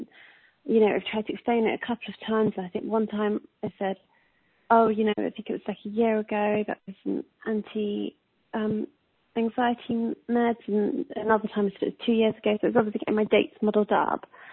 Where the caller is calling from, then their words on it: London, United Kingdom; I'm calling from London.